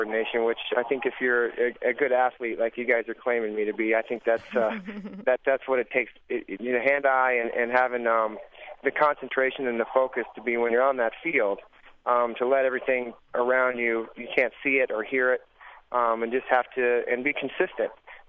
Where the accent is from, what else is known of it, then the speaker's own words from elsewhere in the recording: Phoenix, Arizona, United States; I'm from Phoenix, and just to get back and get kind of start.